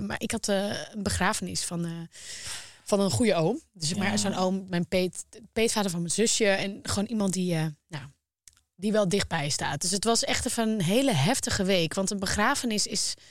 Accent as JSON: {"language": "Dutch", "town": "Volendam", "region": "North Holland", "country": "Netherlands", "tie": "born or raised there", "said": "Ik kom uit Volendam, hè. Ja. Daar ben ik opgegroeid."}